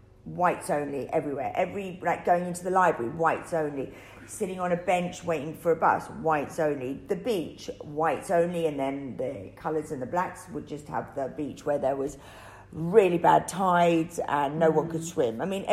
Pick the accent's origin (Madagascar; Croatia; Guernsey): Guernsey; Okay, so I was born in Guernsey. Mm-hmm. I was born, brought up there, which was quite amazing.